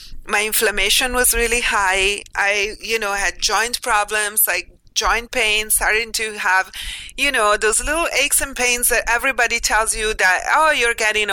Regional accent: Italy; And my family in Italy, because I'm from Italy

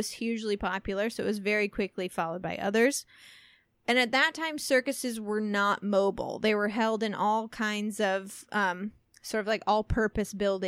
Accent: Midwest, United States; We grew up in the Midwest, and me even like further south than you.

